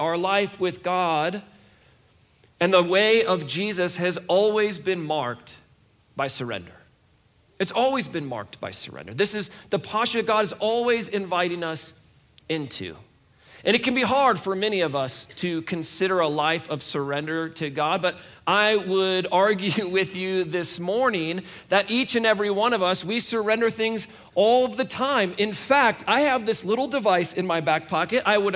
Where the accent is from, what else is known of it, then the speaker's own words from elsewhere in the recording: United States; because we are American. We never surrender.